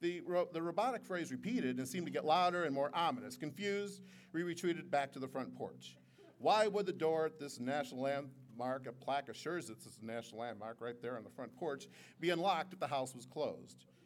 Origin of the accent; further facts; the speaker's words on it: Youngstown, Ohio, United States; I'm a guy from Youngstown.